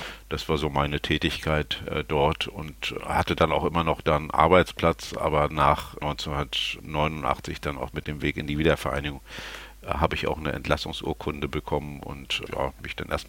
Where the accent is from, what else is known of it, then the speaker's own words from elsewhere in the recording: Rostock, Mecklenburg-Vorpommern, Germany; Ja, Lütten Klein ist der Ort, wo ich aufgewachsen bin.